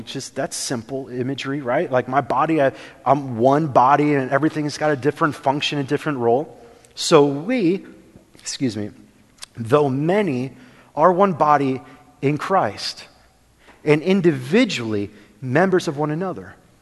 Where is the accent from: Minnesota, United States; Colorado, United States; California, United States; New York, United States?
Minnesota, United States; Now, like growing up in Minnesota, I don't know if you ever heard this phrase, Minnesota nice.